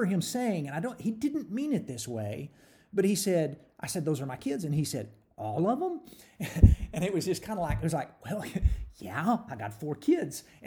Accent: Texas, United States; I'm from Texas.

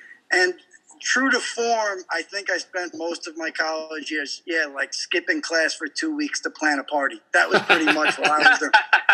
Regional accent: New York City, New York, United States; So I grew up in Queens. I mean, maybe, you know, some people listening that are familiar with Brooklyn. I grew up about 3 miles from the Brooklyn, right on the Brooklyn border.

